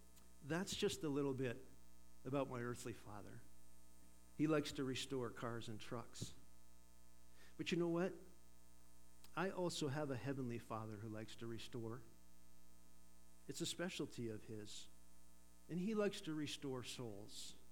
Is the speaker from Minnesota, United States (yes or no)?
no; Vineland, New Jersey, United States; I remember growing up in Vineland. There's a little town not too far from here called Vineland.